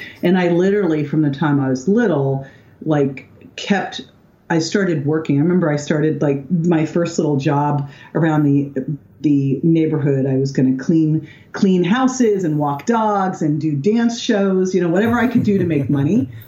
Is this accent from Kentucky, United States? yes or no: no; Berkeley, California, United States; I grew up in Berkeley. I went to acting school in San Francisco.